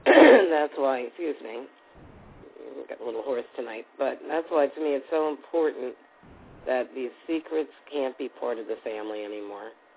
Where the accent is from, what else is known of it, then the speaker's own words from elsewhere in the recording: Philadelphia, Pennsylvania, United States; accent: Philadelphia; Absolutely. My Philadelphia accent should really do the job.